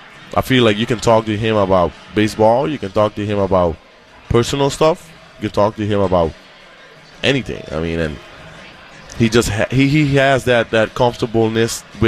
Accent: Aruba; now in United States; I mean, I come from Aruba. Now I'm in the cold.

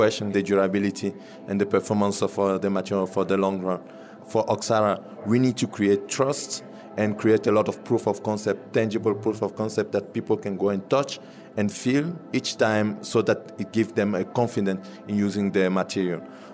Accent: Togo; English is a second language; and also, of course, in my home country, in Togo.

